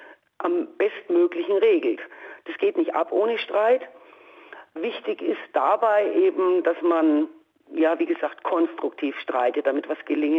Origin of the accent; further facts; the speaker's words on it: Bavaria, Germany; wie man in Bayern so schön sagt, ich bin ja aus Bayern